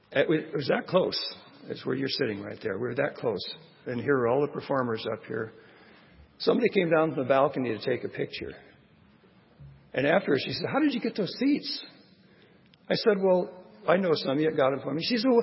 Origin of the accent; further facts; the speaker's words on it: Scotland, United Kingdom; Okay, well, being Scottish, I appreciated that.